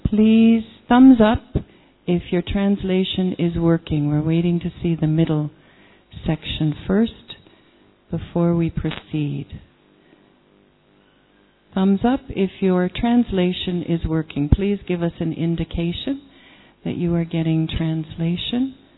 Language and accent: English; Canada; I'm from Canada